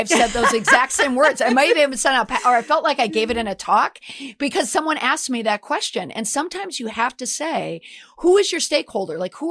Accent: Twin Cities, Minnesota, United States; I mean, I'm from the Twin Cities and last night I was speaking to friends there.

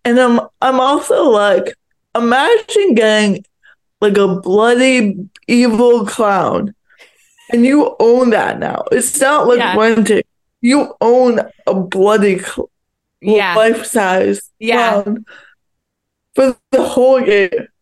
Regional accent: Paris, Île-de-France, France; Actually, I'm from Paris.

